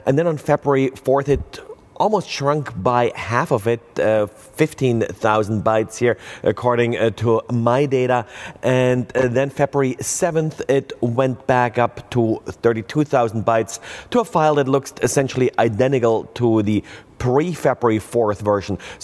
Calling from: San Francisco, California, United States; I am today recording from San Francisco, California.

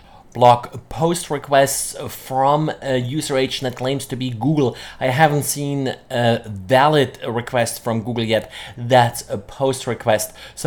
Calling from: Jacksonville, Florida, United States; I'm today recording from Jacksonville, Florida.

